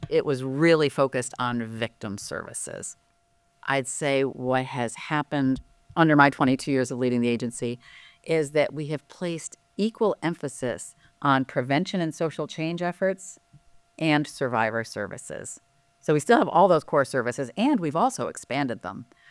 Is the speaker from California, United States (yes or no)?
no; Latham, New York, United States; I grew up in Latham. And there weren't a whole lot of diplomat jobs in Latham.